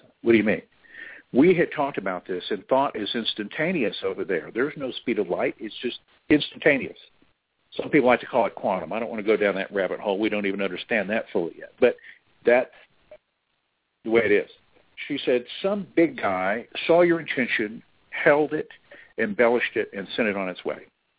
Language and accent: English; Texas, United States; No, I'm from Texas.